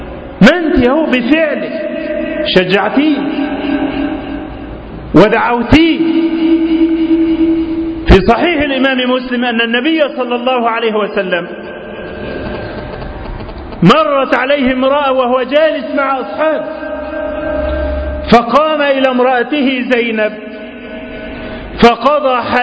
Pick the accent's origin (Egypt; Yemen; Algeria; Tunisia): Egypt; بلدنا مصر